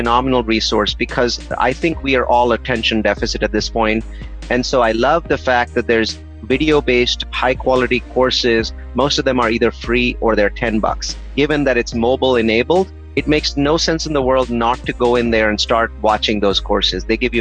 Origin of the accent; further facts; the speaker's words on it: India; now in United States; I came here from India and I'm always amazed when I compare the two countries.